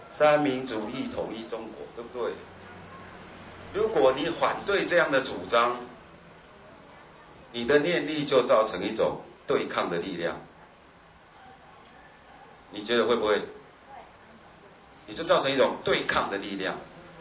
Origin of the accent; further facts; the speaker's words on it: central Taiwan, Taiwan; 我来自中部哈、哦，啊，中部呢偏南的比较多。